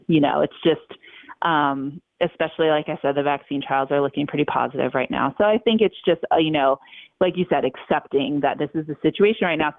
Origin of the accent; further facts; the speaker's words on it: Florida, United States; now in Pennsylvania, United States; it's hard in Pennsylvania. I'm from Florida originally.